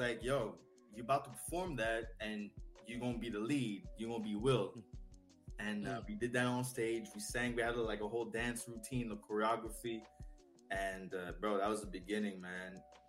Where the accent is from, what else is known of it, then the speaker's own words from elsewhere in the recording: Quebec, Canada; first language French; English is a second language; I'm Francophone, right? So I'm Haitian, so French is the first language, but I'm from the West Island, so it's very English, right?